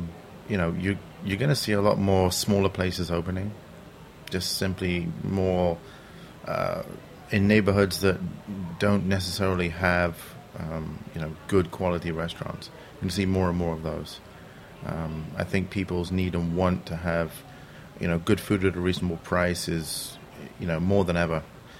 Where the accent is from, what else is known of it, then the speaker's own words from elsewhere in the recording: London, United Kingdom; growing up in London.